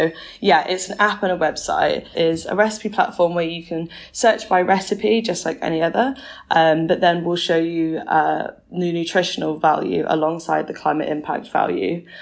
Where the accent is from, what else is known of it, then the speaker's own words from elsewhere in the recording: Nottingham, East Midlands, United Kingdom; now in Bristol, United Kingdom; I am originally from Nottingham, from a place called Wollaton, and I have one older brother, and I went to University of Birmingham.